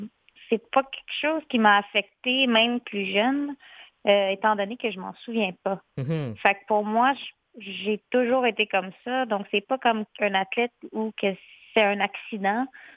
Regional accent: Saint-Sauveur, Quebec, Canada; En fait, moi, je viens de Saint-Sauveur. J'ai 20 ans.

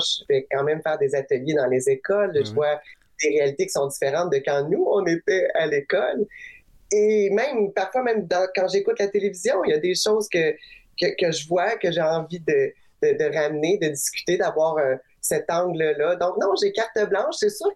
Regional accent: Saint-Hyacinthe, Quebec, Canada; born there; Moi, je suis née à Saint-Hyacinthe

